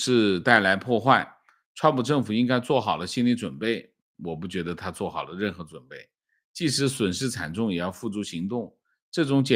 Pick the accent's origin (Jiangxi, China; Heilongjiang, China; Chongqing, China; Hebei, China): Jiangxi, China; Wannian County; 我就是万年县人，我不在那里教书，我在那成长啊。我是1976年离开，我在那里生活了8年，是整个厂子搬到了万年县啊。我的童年是在万年生活的啊。